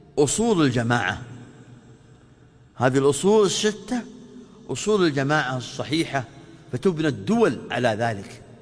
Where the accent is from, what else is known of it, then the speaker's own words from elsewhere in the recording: Saudi Arabia; ونحن كسعوديين تجمعنا هذه الرابطة، المملكة العربية السعودية، هذا البلد